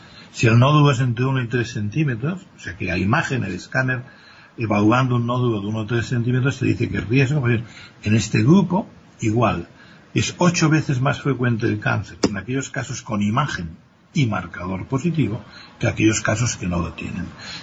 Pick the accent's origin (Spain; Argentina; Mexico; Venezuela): Spain; Catalonia; yo soy de Cataluña